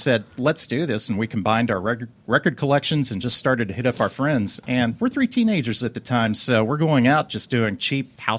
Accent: Fort Lauderdale, Florida, United States; I grew up in South Florida, the Fort Lauderdale, Cooper City, Pembroke Pines area

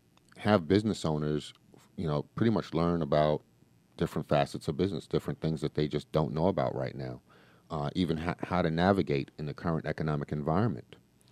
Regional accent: New York, United States; I'm from New York, just like Lisa here

